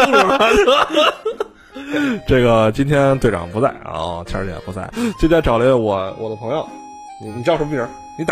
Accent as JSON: {"language": "Chinese", "region": "Beijing", "country": "China", "tie": "born or raised there", "said": "因为咱们自己也是北京人。"}